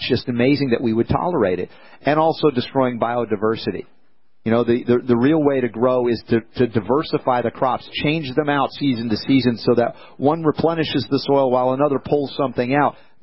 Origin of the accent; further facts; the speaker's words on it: United States; because as an American, I was raised where food, if it was cheap and fast and easy, that was enough.